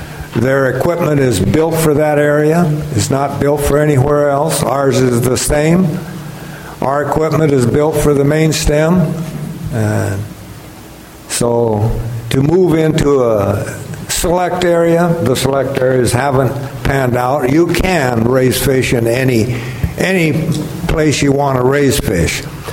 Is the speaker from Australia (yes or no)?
no; Colville, Washington, United States; And by the way, I was born in Colville, Washington, Gary's area. My mother's folks had a big ranch north of Northport.